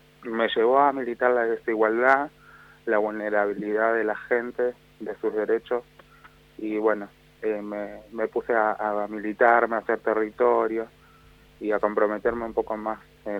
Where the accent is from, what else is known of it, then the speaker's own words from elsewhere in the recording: Rosario, Santa Fe, Argentina; Sí, soy de Fisherton, de la ciudad de Rosario.